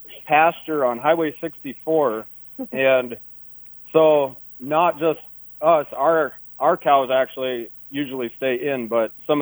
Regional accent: Minnesota, United States; we're from Cass County, Minnesota, and our county put together a law enforcement training class.

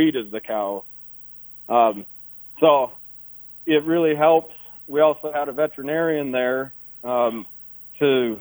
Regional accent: Minnesota, United States; we're from Cass County, Minnesota, and our county put together a law enforcement training class.

